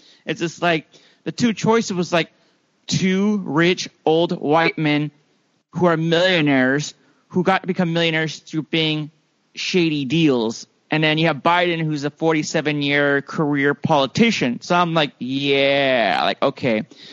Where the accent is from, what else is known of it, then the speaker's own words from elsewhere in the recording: California, United States; cause like I grew up in the Bay Area.